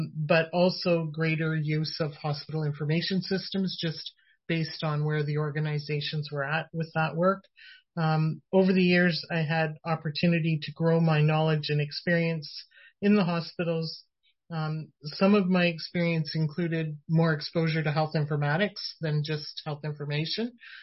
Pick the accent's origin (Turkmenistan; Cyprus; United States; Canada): Canada; Ontario; first generation Canadian. My family arrived from the US prior to my birth. I was born in Eastern Ontario and grew up in Northern Ontario, with a brother and a sister.